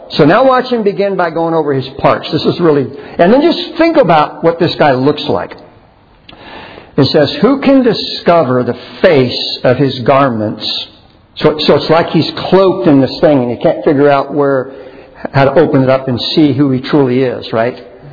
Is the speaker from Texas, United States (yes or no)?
yes; San Antonio, Texas, United States; I grew up in San Antonio, Texas, and we used to chase armadillos.